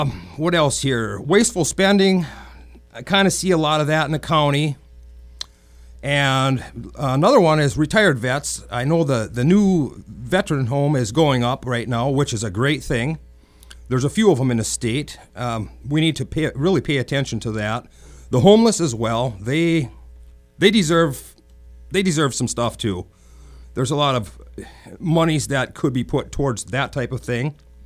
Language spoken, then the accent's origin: English; Bemidji, Minnesota, United States; Being born and raised in Bemidji, Minnesota, I've lived here all my life.